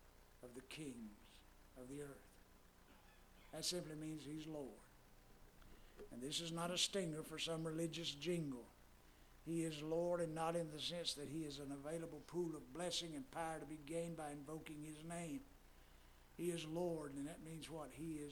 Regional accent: Winston-Salem, North Carolina, United States; Well, I was from Winston-Salem, North Carolina, and it's a big Moravian town

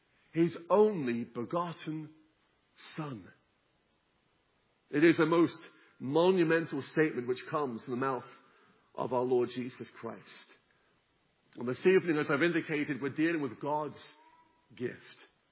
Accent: Lewes, South East England, United Kingdom; last week I was in my hometown of Lewis, taking the meetings there

